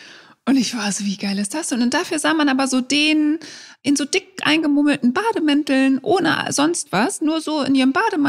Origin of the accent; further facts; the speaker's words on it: Borkum, Lower Saxony, Germany; wir waren ja auch da früher in meiner Heimat auf Borkum.